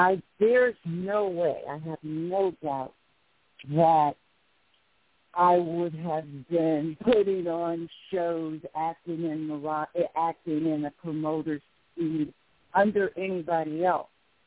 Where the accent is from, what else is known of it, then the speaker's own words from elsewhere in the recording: Chicago, Illinois, United States; now in Las Vegas, United States; And after moving to Las Vegas and being able to see it live, I'm from Chicago